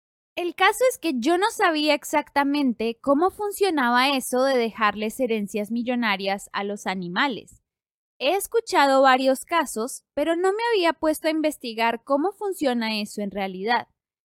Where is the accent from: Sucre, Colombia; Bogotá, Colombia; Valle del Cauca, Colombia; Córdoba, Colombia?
Bogotá, Colombia; Yo soy colombiana, específicamente de Bogotá, así que el español en este podcast es el español de Colombia.